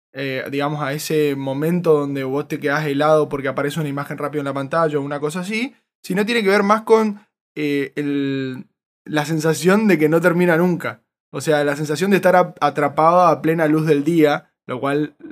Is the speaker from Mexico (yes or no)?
no; Argentina; como argentino me pone contento, no lo voy a negar.